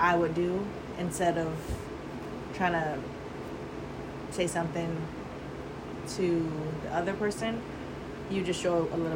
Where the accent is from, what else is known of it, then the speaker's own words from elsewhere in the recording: Hawaii, United States; also born or lived in North Carolina; Hawaii and North Carolina.